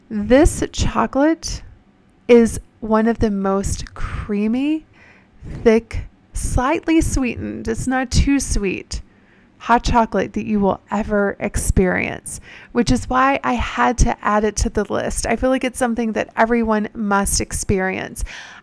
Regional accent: United States; Maybe it's because I'm American and I'm used to those huge, giant strawberries

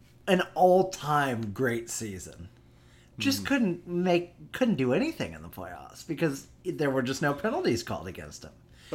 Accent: St. Louis, Missouri, United States; Say it loud, I'm from the Lou and I'm out of here.

